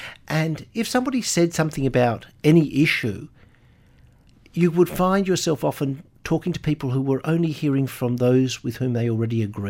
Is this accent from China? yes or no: no; Sydney, New South Wales, Australia; I'm from Sydney.